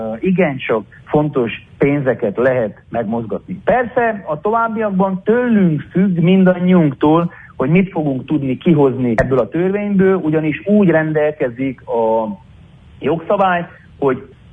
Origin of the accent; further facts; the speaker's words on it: Harghita, Romania; Nekem udvarhelyszékiként, székelyföldiként a választó kerületemhez is tartozik a Korond